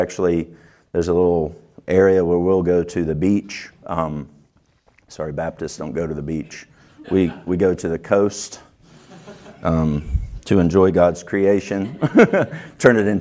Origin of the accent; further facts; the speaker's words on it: United States; I'm not an Australian, so it's good that an American didn't get up here and try to pay tribute